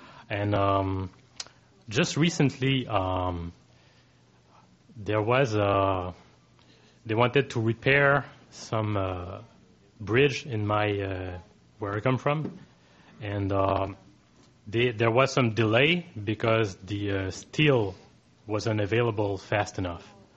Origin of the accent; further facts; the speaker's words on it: Val d'Or, Quebec, Canada; I come from Val d'Or, which is a small town in the middle of Quebec.